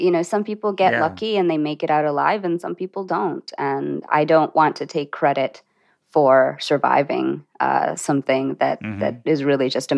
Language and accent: English; Sri Lanka; I was born in Sri Lanka. I'm Tamil, and my family is Hindu. You know, my early childhood was spent during the Sri Lankan Civil War, and it was fairly dangerous.